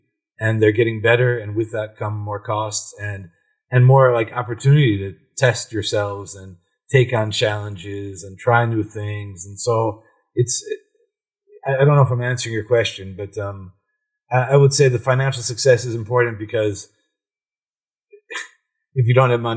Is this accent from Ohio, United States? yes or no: yes; Cleveland, Ohio, United States; Yeah, I'm from Cleveland, yeah. Ohio.